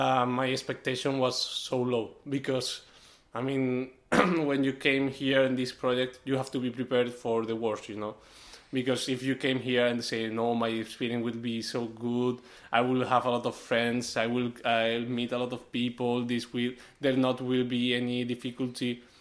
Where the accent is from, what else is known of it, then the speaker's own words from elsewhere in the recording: Spain; English is a second language; maybe you are from Austria, you are from Romania, I'm from Spain